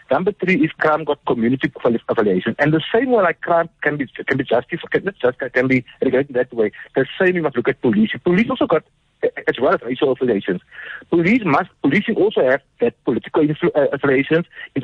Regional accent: Cape Town, Western Cape, South Africa; I grew up in Manenberg in Cape Town

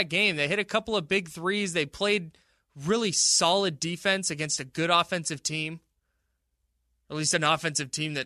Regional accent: Bay Area, California, United States; Born and raised in the Bay Area.

